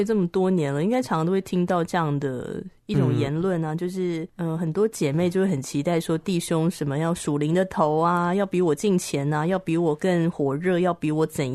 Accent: Taiwan; 我是土生土长台湾人嘛、我就很难想象我要移居到另外一个国度

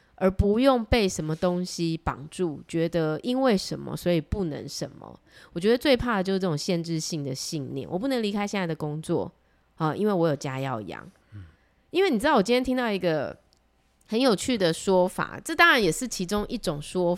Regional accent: Taiwan; 就是身为台湾人，我们到底什么时候会觉醒，知道我们是台湾人，

